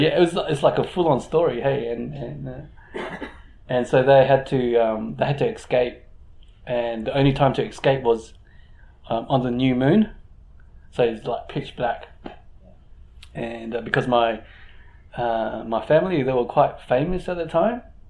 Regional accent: Perth, Western Australia, Australia; also born or lived in Indonesia; So yeah, it was, and then like to Indonesia, and that's where I was born. And yeah, from Indonesia to Perth. So I grew up in Perth, you know, went to a Catholic school.

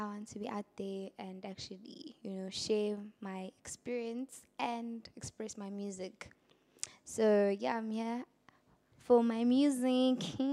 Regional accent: Emandeni, KwaZulu-Natal, South Africa; Yeah, I'm from Emandeni, the north coast of KZN.

